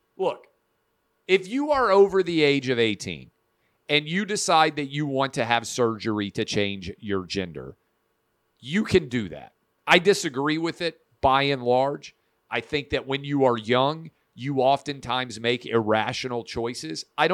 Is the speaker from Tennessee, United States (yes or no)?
yes; Tennessee, United States; in my home state of Tennessee